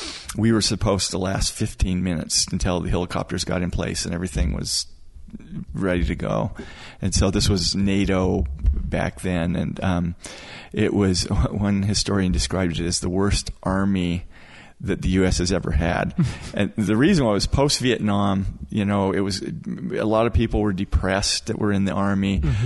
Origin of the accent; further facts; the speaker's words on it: Moab, Utah, United States; Well, so I grew up in Moab.